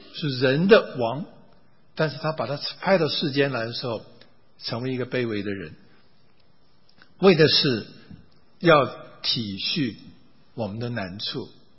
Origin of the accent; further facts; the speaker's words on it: China; 我们再看我们中国人的历史，我们中国人今天讲究的是经济起飞，讲究的是物质生活